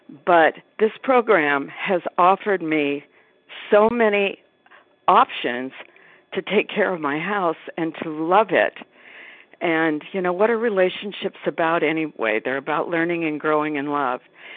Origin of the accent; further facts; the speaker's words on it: Arizona, United States; I'm from Arizona, and I'm a recovered compulsive overeater.